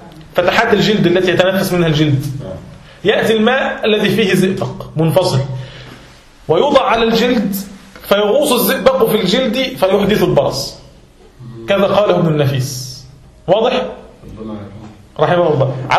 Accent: Egypt; قديما عندنا في مصر كانوا يأتون بروث البهائم

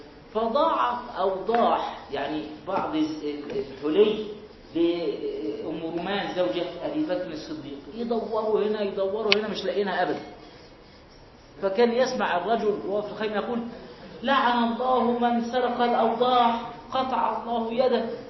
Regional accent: Egypt; فده اسمه كوع عندنا في مصر

